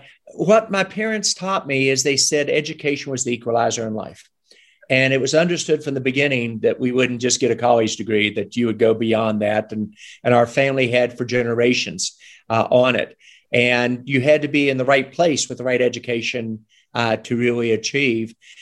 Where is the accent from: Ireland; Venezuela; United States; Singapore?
United States; Cleveland, Ohio; born there; I was born in Cleveland, Ohio. My parents were both out of West Virginia.